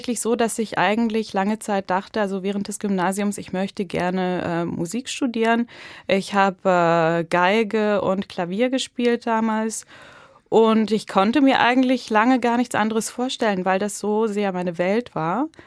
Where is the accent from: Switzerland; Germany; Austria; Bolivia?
Switzerland; Aber natürlich ist die Schweiz meine Heimat.